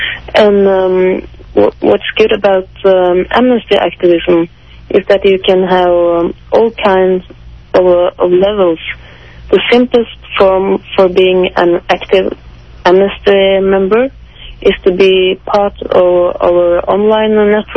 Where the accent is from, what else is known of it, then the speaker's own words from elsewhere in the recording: Norway; in my home country, in Norway.